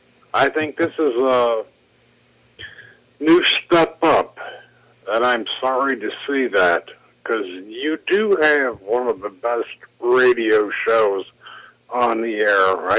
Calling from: New York, United States; This is your old friend from New York

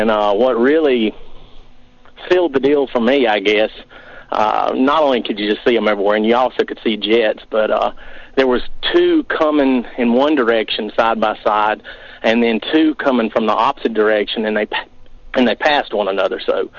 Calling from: Mississippi, United States; Hey, Kevin. Hey, Ed. … from Mississippi.

